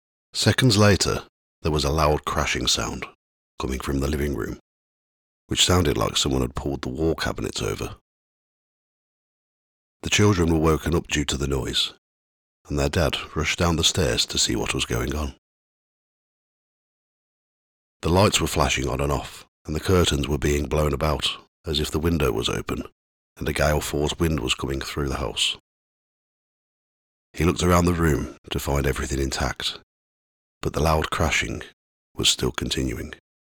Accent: Redditch, West Midlands, United Kingdom; a collection of ghost stories that I've collected from my hometown over the last 20 years. In this episode, I'll be covering the areas of Headless Cross and Smallwood. Headless Cross is in the southwest of Redditch.

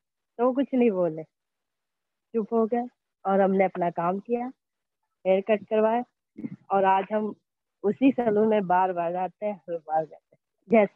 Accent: Lucknow, Uttar Pradesh, India; and मैं लखनऊ से रहने वाला हूँ, लखनऊ का रहने वाला हूँ

